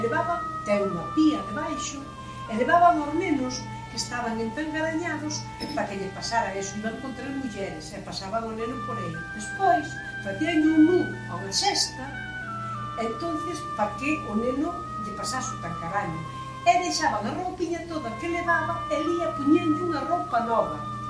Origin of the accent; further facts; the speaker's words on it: Parada de Piñón, Galicia, Spain; Mira, nós somos aquí de Parada de Piñón.